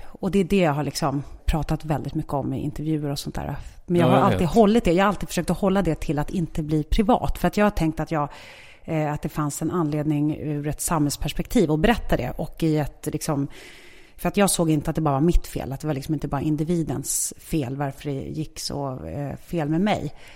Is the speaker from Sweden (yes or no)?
yes; Nacka, Stockholm County, Sweden; also born or lived in Vårberg; Första tiden Vårberg och sen Nacka.